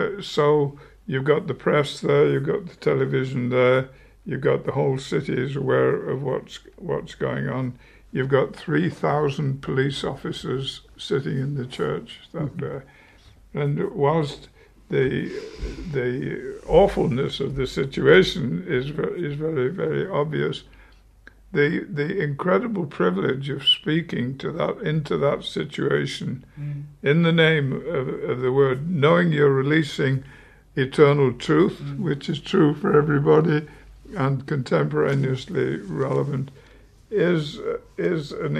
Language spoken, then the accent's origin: English; United Kingdom; now in United States; being a Brit myself